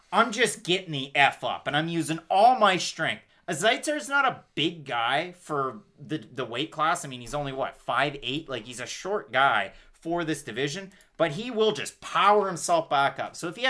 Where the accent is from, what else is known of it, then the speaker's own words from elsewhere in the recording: Canada; Matt, I'm Canadian. You're Canadian. I'm a Canadian hockey fan.